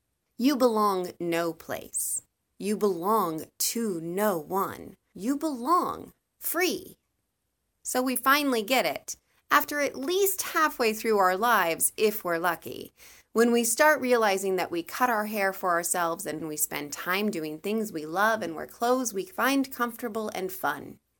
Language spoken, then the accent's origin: English; Norton, Kansas, United States; from Norton, Kansas.